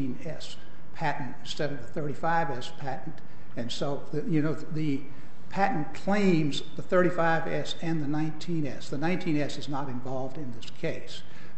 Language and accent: English; Jackson, Mississippi, United States; from Jackson, Mississippi